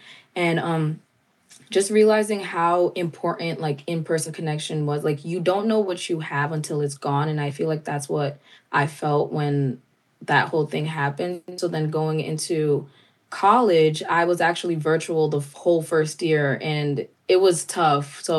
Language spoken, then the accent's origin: English; Cranston, Rhode Island, United States; Yeah, so I'm actually from Cranston, Rhode Island, so way, way up north, right next to Massachusetts, the whole New England area.